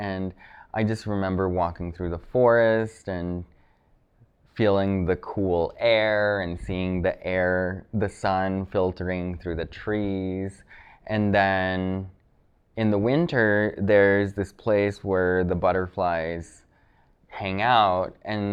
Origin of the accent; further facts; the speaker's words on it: Mexico City, Mexico; also born or lived in Santa Barbara, United States; I grew up in Mexico City, which is a very smoggy city with lots of traffic